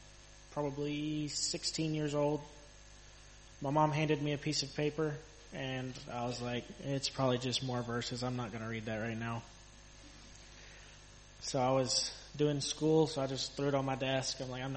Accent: Mexico; And I grew up in Mexico, on my grandpa's farm, working, learning the farm.

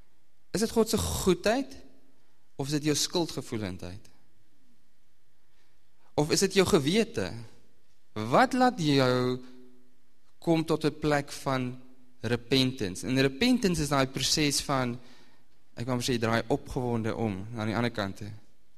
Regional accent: Northern Cape, South Africa; ek kom van die Noord-Kaap

